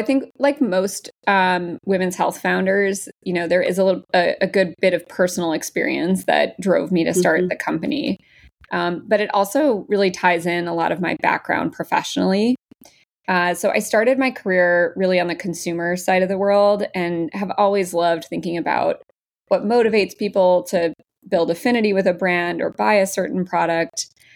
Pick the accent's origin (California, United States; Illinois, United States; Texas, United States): Illinois, United States; Palos Park; I grew up in Palos Park. It's out near the parks. So Tinley Park, Palos Park, Orland Park.